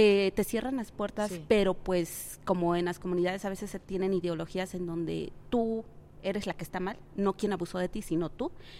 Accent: Mexico; en mi país es donde sentí más fuerte este golpe, y curiosamente cuando yo iba al extranjero y me veían era como, ¿realmente eres mexicana?

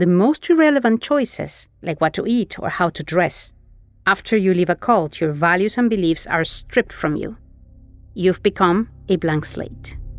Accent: Mexico; I was raised in Mexico, in a high-control Catholic group

